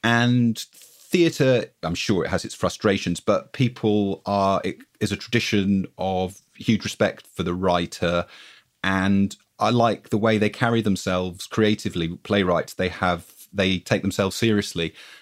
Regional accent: United Kingdom; I'm British, as you can tell

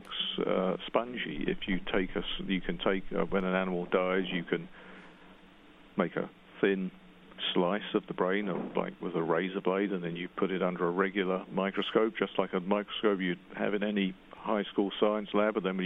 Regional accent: United Kingdom; I mean, I'm obviously British, so I was in and out of Britain during the 1980s

